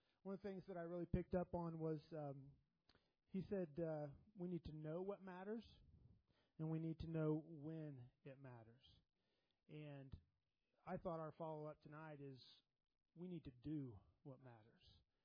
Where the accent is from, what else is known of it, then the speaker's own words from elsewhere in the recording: Topeka, Kansas, United States; if I didn't already say that. I'm from Topeka